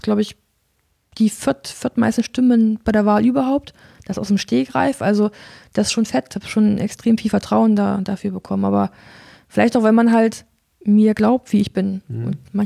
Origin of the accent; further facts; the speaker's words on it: Erfurt, Thuringia, Germany; ich liebe meinen Heimatort so sehr und ich habe auch als Athlet total profitiert davon. Du kennst es ja selber, wie kurz die Wege sind, wie gut die Infrastruktur ist für viele Sportarten in Erfurt.